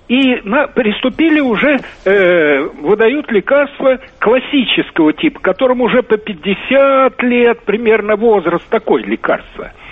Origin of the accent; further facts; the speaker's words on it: Moscow, Russia; Я москвич коренной